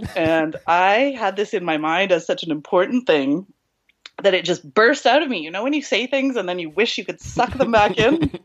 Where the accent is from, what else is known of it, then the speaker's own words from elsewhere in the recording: Canada; We didn't say I'm from Canada, but now the secret is out.